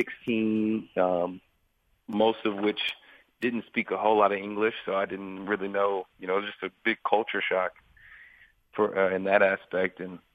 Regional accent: Nashville, Tennessee, United States; I grew up around Nashville playing baseball, basketball, and football, you know, all around everywhere, traveled a lot.

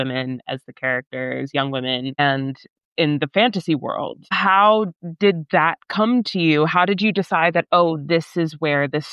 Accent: Pennsylvania, United States; But also, I'm from Pennsylvania, which is not too far from West Virginia at all

